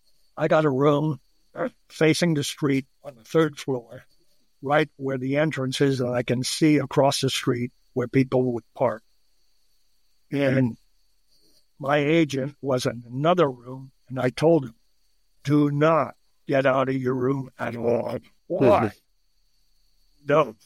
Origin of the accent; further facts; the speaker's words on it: Canada; I got a Canadian passport. I'm a Canadian.